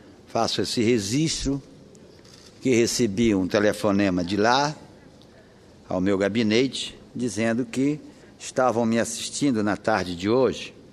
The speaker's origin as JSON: {"language": "Portuguese", "town": "Salvaterra", "region": "Pará", "country": "Brazil", "tie": "born or raised there", "said": "Vim de uma família pobre. Vim do Marajó. Meus pais eram taberneiros, pobres"}